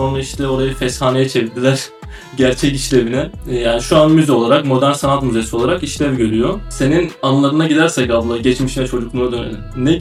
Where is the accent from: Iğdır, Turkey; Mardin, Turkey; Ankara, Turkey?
Mardin, Turkey; Ben memlekette olduğum bayramlardan bahsedeyim. Ben Mardinliyim bu arada.